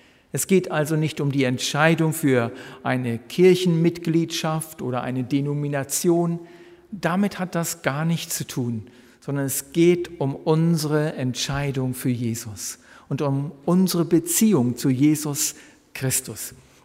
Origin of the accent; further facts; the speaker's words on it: Celle, Lower Saxony, Germany; Ich bin selbst aus der Nähe von Celle, einer kleinen Stadt, die mich sehr an die Stadt Wittstock erinnert.